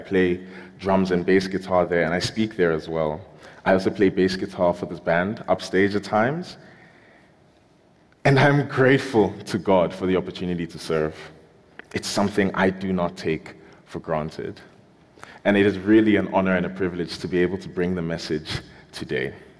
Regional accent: Nigeria; also born or lived in South Africa; now in Canada; I am Nigerian, as some of you might have guessed by my name.

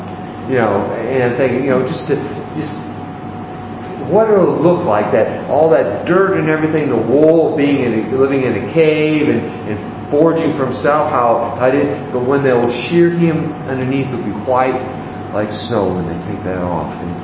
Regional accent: Massachusetts, United States; I grew up in Massachusetts and it snowed all the time.

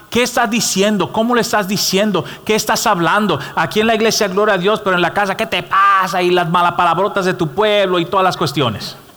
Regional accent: Dominican Republic; yo soy muy dominicano y bocón y lo digo todo

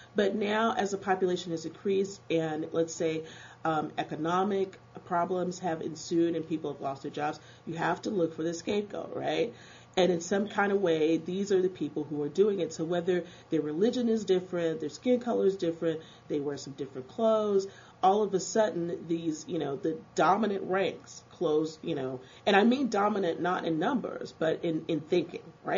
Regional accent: Texas, United States; I'm from Texas.

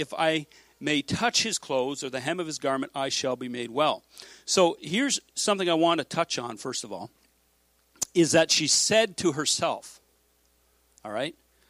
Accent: Mississauga, Ontario, Canada; when I came from the city, I grew up in Mississauga, and it was like things were fast, like mechanical.

